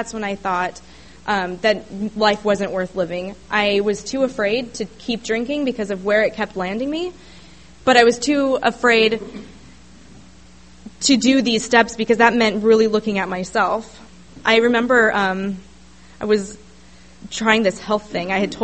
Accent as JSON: {"language": "English", "town": "Julian", "region": "California", "country": "United States", "tie": "born or raised there", "said": "and I grew up in Julian. I think some of you may know where that is. Very small town"}